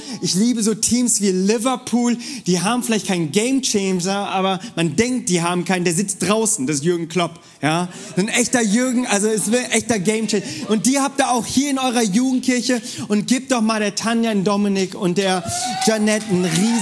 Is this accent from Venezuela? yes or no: no; South Korea; Und bin ursprünglich Koreaner